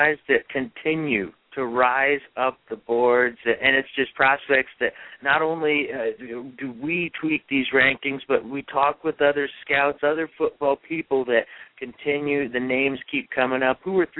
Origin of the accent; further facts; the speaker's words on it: Indiana, United States; I've got a huge bias because he is from Muncie, Indiana, and I'm from Indiana, so I definitely like him. He even knew about my high school